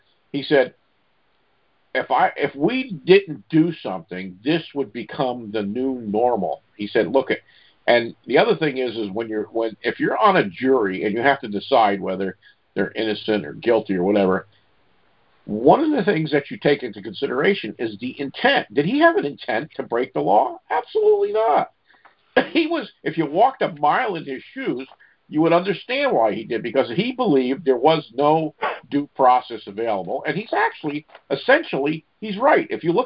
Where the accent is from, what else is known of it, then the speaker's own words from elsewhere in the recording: Arizona, United States; You know, I grew up in Arizona. I was out there 5 years